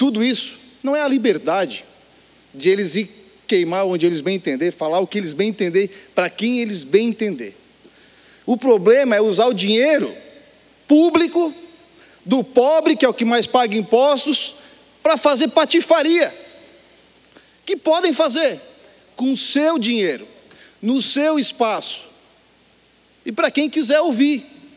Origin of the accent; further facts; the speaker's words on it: Criciúma, Santa Catarina, Brazil; Eu venho lá da minha cidade, Criciúma, né? 217 mil habitantes.